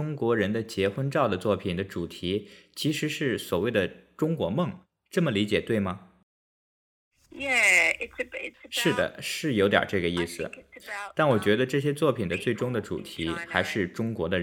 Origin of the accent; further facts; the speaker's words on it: Australia; moved away as an adult; now in London, United Kingdom; 我是澳洲人